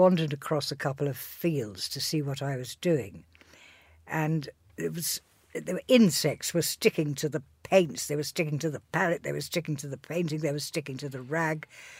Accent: Hadleigh, East of England, United Kingdom; the Artist's House on the edge of Hadley, where I grew up in Suffolk

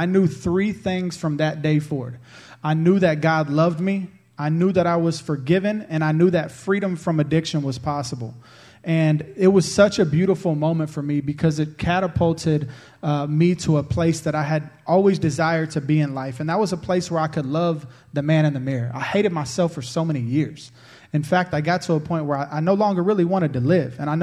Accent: Houston, Texas, United States; I'm from Houston.

